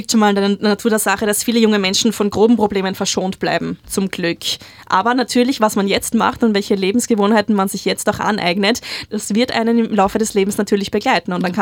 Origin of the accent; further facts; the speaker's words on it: Australia; German is a second language; Bei uns in Australien ganz bestimmt nicht, aber die Zahlen sind noch ein bisschen höher in Deutschland.